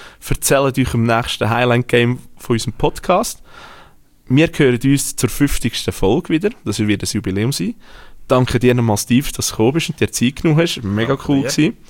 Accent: Switzerland; Ja, also wenn ich als Schweizer muss, sage ich

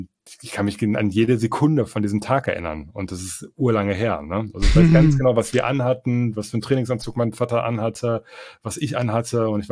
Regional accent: Germany; Ich bin ja Deutscher. Ne? Ich sehe mich selber als Deutschen.

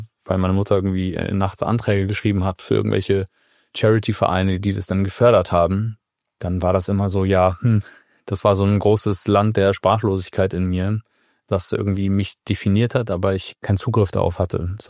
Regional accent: Hamburg, Germany; Also ich komme aus Hamburg. Hamburg-Altona ist ein Stadtteil, der sehr zentral liegt, der vielleicht ganz bisschen so Ähnlichkeiten hat zu Kreuzberg irgendwie in Berlin. Also hohen Migrationsanteil, hohe SGB-II-Quote.

